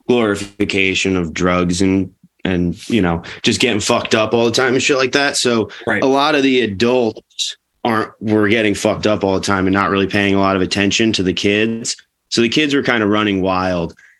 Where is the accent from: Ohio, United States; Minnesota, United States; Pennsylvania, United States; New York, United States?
New York, United States; Woodstock; It was in Woodstock, and I grew up like mostly in Woodstock. And Woodstock's kind of like, it's a real tourist town